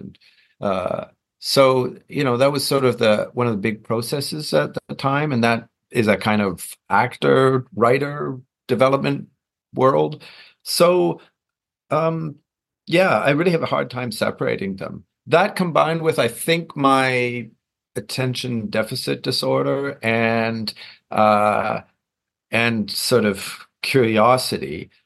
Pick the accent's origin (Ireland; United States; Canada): Canada; Toronto, Ontario; I grew up in Toronto, Canada